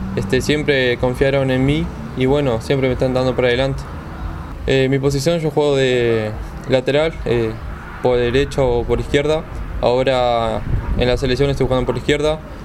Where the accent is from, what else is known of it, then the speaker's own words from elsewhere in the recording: Artigas, Uruguay; now in Rivera, Uruguay; soy de Artigas, estudio acá en Rivera la licenciatura de Educación Física.